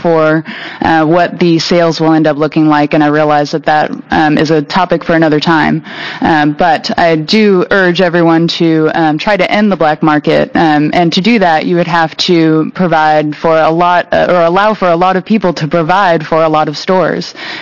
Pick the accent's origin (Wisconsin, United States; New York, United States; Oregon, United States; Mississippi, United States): Oregon, United States; Portland; I'm from Portland.